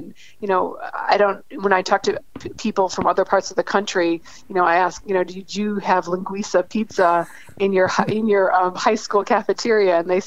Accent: Lakeville, Massachusetts, United States; So I grew up in Lakeville, Massachusetts. It's a tiny town between 40 minutes south of Boston.

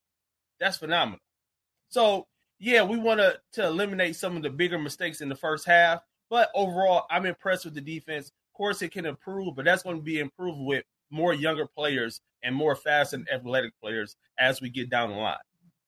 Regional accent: Detroit, Michigan, United States; So this is also weird for me because I'm from Detroit, born and raised.

